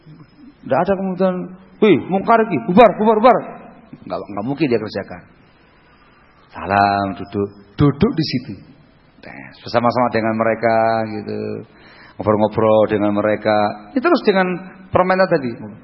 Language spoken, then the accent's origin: Indonesian; East Java, Indonesia; Ini salah ngomong lho ya, aku Jawa Timur iki.